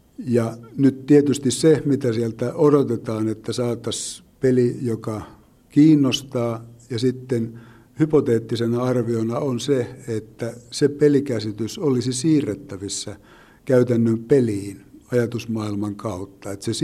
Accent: Seinäjoki, South Ostrobothnia, Finland; lähinnä nyt Hämeen alueella ja Seinäjoen alueella, koska sieltä olen kotoisin

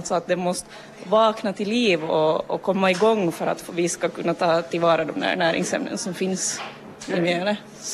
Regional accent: Raseborg, Uusimaa, Finland; och jag kommer ändå från Raseborg hit.

